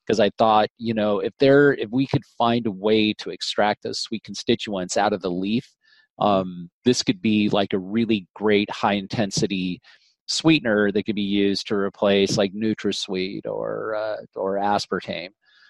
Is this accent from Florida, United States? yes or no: no; Colorado, United States; also born or lived in Wisconsin; My background, I was born in Wisconsin and I was raised in Colorado, and I was basically raised on a small ranch or small farm.